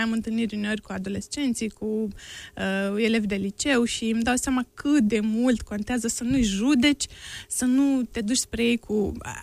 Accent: Moldova; now in Iași, Romania; când am venit la Iași, că vin din Moldova, din Republica Moldova

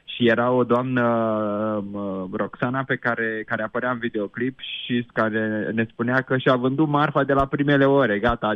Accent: Romania; also born or lived in London, United Kingdom; Și noi, că trăind, copilărind la sat, cumva a revenit acest dor. Așa că când ne-am mutat din nou în România

